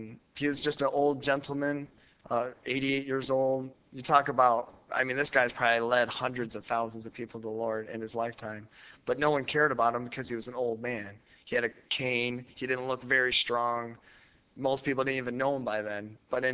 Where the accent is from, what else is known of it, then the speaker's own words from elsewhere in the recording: Michigan, United States; also born or lived in New Hampshire / Vermont; I was born in New Hampshire. I was raised in Vermont. My childhood was in Michigan, where at the age of 5 I got saved in Stockbridge, Michigan